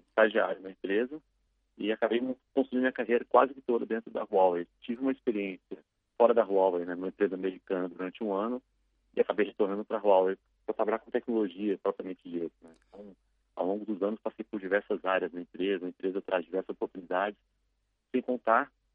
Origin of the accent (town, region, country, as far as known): Brasília, Federal District, Brazil; born or raised there; now in São Paulo, Brazil